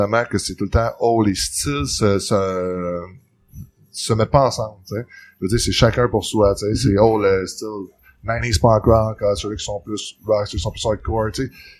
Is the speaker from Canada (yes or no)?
yes; Montreal, Quebec, Canada; Tu sais, tout le temps, je suis de Montréal